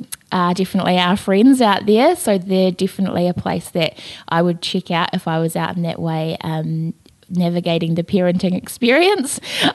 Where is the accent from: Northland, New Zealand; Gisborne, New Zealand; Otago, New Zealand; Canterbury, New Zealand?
Canterbury, New Zealand; Selwyn; I grew up in Selwyn myself, so I completely hear you.